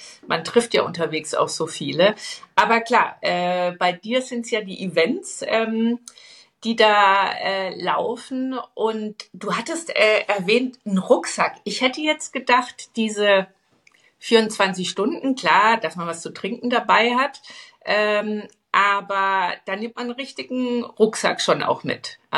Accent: Bavaria, Germany; also born or lived in Black Forest; Also ich komme aus dem Süden, aus dem Bayerischen Wald und im Schwarzwald

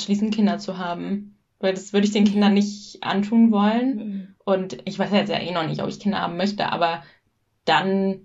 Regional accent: United Kingdom; German is a second language; also so als Brite, der nicht fließend Deutsch spricht, ist es ja auch nicht super einfach, mal eben einen guten Job zu finden

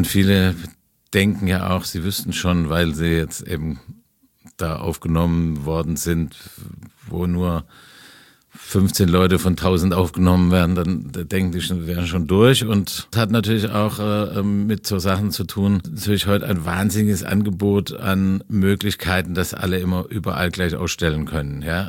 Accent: Baden-Württemberg, Germany; für mich vom aus dem Dorf in Schwaben.

